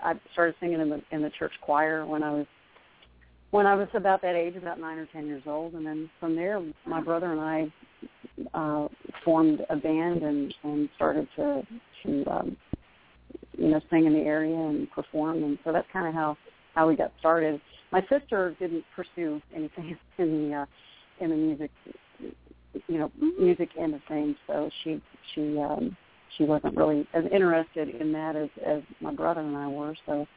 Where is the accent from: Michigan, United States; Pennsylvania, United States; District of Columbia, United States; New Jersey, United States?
Pennsylvania, United States; But I started singing when I was about 9 years old. I grew up in Pennsylvania